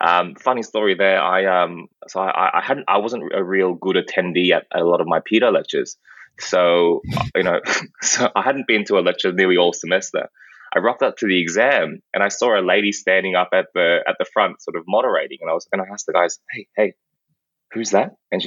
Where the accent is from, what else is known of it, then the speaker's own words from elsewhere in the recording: Brisbane, Queensland, Australia; So, I guess following on, growing up in Brisbane, I went to McGregor State School during primary school, and in high school, I went to Brisbane Grammar School